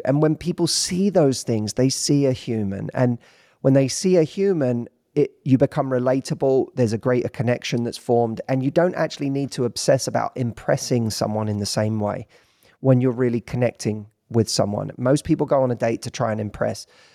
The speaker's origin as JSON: {"language": "English", "region": "England", "country": "United Kingdom", "said": "I'm English, by the way, before anyone makes the connection that I must be Australian."}